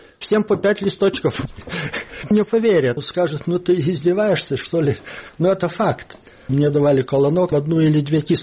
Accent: Lithuania; Незнакомый, кивнул ему, сказал, что я из Литвы.

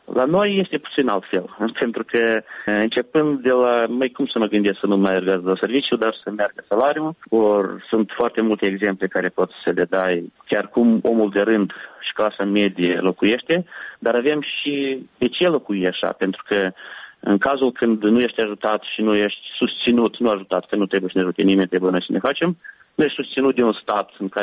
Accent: Călărași, Călărași District, Moldova; Eu sunt originar din Călăraș

